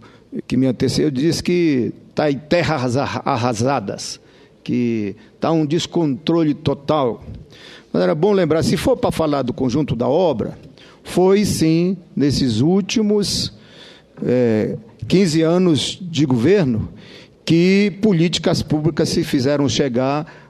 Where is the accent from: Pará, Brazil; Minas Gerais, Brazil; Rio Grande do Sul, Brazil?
Pará, Brazil; Tomar exemplo do meu estado. Há 100 anos só tinha uma universidade pública lá no Pará.